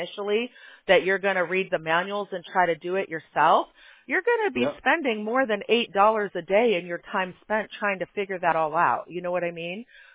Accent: Chicago, Illinois, United States; because I grew up in Chicago. I didn't grow up in California.

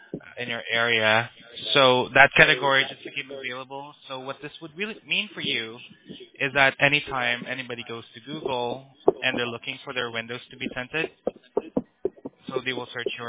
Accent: Philippines; English is a second language; now in California, United States; So, I am Filipino.

